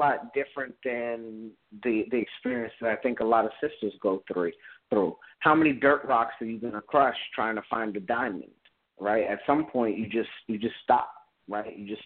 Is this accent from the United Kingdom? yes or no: no; Los Angeles, California, United States; also born or lived in Boston; I am from America, born in Boston, raised in Los Angeles.